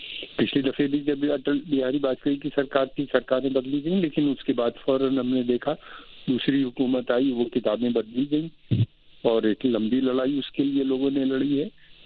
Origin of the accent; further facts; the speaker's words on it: Allahabad, Uttar Pradesh, India; میرا شہر الہ آباد ہے, اس کا نام بدل گیا.